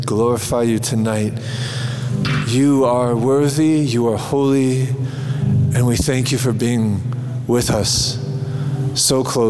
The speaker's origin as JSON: {"language": "English", "town": "Bronx", "region": "New York", "country": "United States", "said": "we come from the South Bronx, Father John Anthony and myself."}